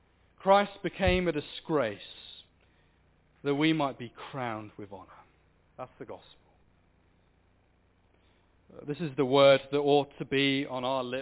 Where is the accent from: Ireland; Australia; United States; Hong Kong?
Australia; Remember, I come from Australia.